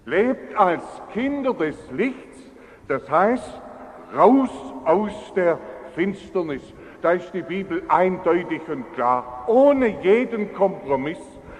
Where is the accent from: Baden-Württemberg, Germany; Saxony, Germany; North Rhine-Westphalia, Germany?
Baden-Württemberg, Germany; Rüth; wenn bei uns zu Hause, ich bin ja in Rüth aufgewachsen, wenn da ein Älterer getroffen hat